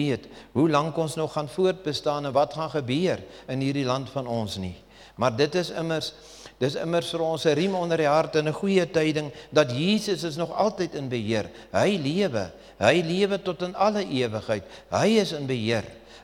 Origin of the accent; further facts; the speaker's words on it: Bloemfontein, Free State, South Africa; born there; Afrikaans is a second language; Nou, my Engels is nie baie goed nie, ek is hier in Bloemfontein gebore.